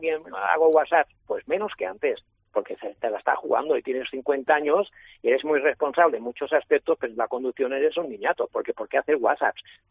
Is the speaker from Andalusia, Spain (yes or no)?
no; Manacor, Balearic Islands, Spain; porque soy de Manacor.